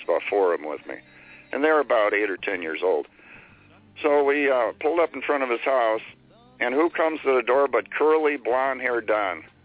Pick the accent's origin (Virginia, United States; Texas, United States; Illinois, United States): Illinois, United States; Chicago; I'm a boomer, born in 49, and I'm from Chicago, a suburb from Chicago